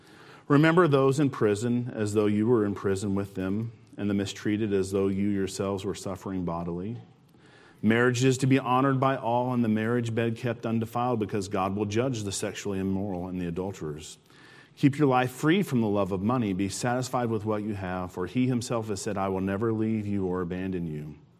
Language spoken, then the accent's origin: English; Arkansas, United States; Worden is a church that we grew up in Arkansas